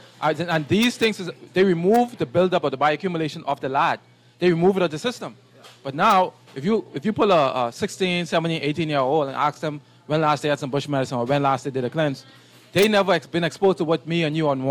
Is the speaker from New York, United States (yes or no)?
no; Kent Island, Maryland, United States; When I was growing up in Kent Island as a young boy